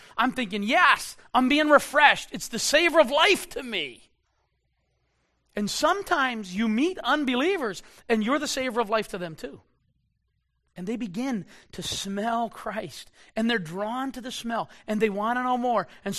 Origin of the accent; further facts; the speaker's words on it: Mizpeh, New Brunswick, Canada; I'm from Mizpeh, New Brunswick. Who knows where Mizpeh, New Brunswick is? You've never been there.